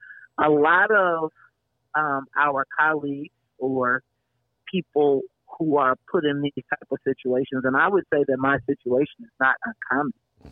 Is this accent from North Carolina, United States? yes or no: no; Chicago, Illinois, United States; And I'm from Chicago, so I get the, I get it.